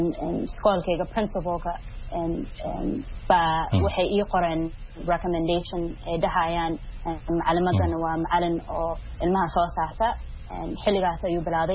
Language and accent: Somali; United States; maadaama aan Soomaali ahay Mareykanna aan ku dhashay oo ku soo koray